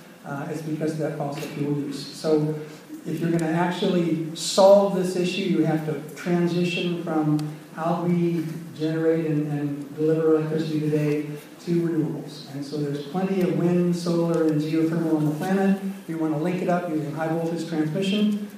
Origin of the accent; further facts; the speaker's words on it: Oceanside, California, United States; I grew up in Oceanside, and my dad was the vice president up in MiraCosta.